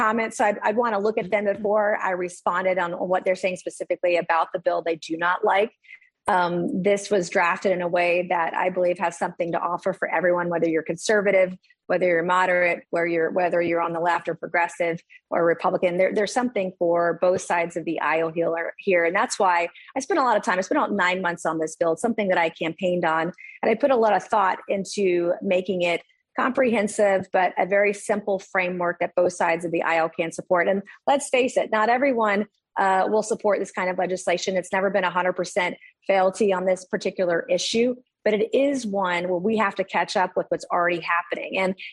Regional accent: South Carolina, United States; My home state of South Carolina, they allow for and permit CBD.

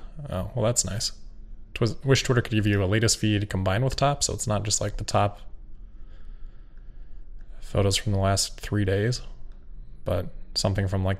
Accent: Ames, Iowa, United States; so I'm from Ames, Iowa, if anyone is familiar with Iowa cities, towns. Ames is a city.

